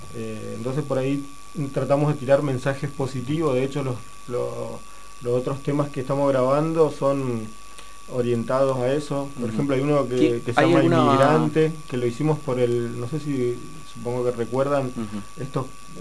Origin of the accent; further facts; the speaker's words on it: Argentina; estamos ahí dando manotazos de ahogado como argentinos